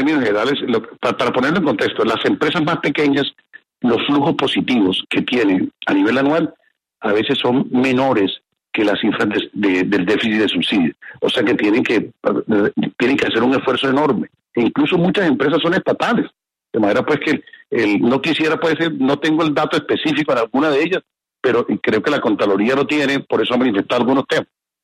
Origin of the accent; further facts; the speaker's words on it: Lorica, Córdoba, Colombia; yo también soy de provincia. Yo provengo de Lorica, Córdoba, de una ciudad pues de la región Caribe, donde también hay bastantes usuarios vulnerables.